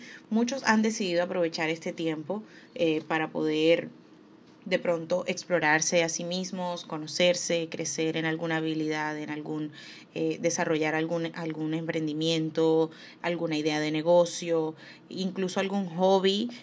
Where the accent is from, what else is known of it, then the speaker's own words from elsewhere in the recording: Colombia; En mi país, Colombia, empezamos la cuarentena como tal en marzo y en este momento estamos en septiembre.